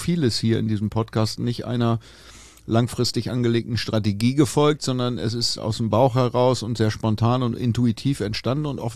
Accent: Hamburg, Germany; wir kommen aus Hamburg und sind hier irgendwie tennistechnisch verwurzelt.

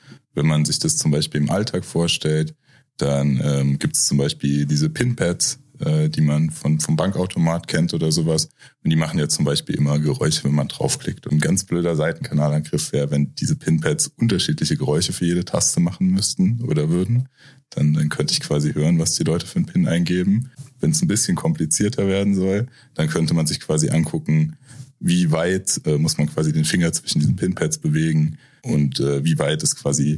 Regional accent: Trier, Rhineland-Palatinate, Germany; ich komme aus Trier und habe damals Mathematik in Trier studiert

